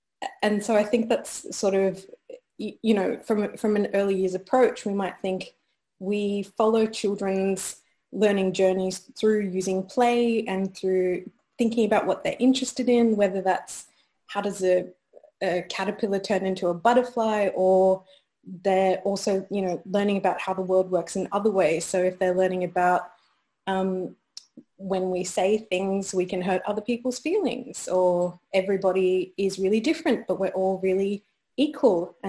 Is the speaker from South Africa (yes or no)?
no; Australia; moved away as an adult; now in Scotland, United Kingdom; I'm from Australia, and I arrived in Scotland at the beginning of this year.